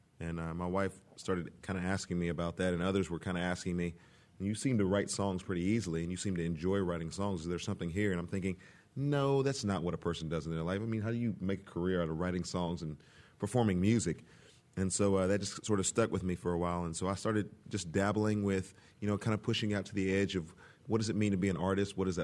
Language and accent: English; Texas, United States; Yes, sir. I'm from Texas.